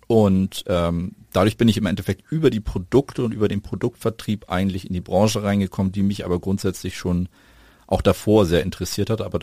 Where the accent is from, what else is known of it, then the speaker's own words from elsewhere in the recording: Hamburg, Germany; Ich bin in Hamburg geboren, Hamburger Jung.